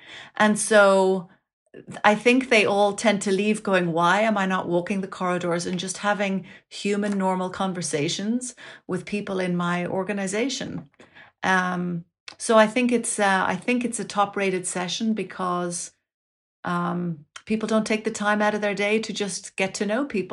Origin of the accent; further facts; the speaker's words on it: Ireland; I grew up in Ireland. My mother is Irish, my father's German. So I grew up in a bilingual household living in Ireland. And and I've married an Italian, so we throw Italian into the mix too.